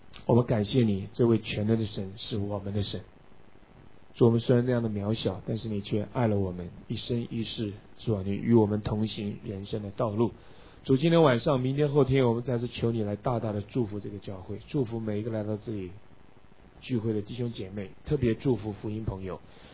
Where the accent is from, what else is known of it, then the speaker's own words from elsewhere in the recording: Taiwan; born there; 实际上我是在台湾出生的啊，但我父母亲呢，我父母亲是从大陆，我父亲是河南人，我母亲是北京人啊。我哥哥生在大陆，我是生在台湾。